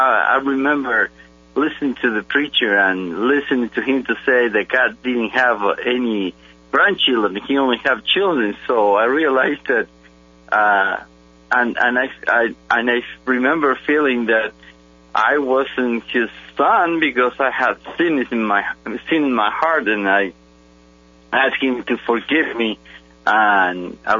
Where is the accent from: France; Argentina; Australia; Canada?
Argentina; born there; English is a second language; I was born in Argentina in a Christian family.